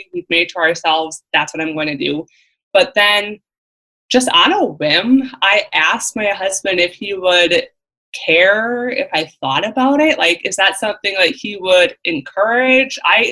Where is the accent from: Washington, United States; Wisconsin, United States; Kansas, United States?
Wisconsin, United States; I am from Central Wisconsin, and I'm 24 and a full-time entrepreneur now.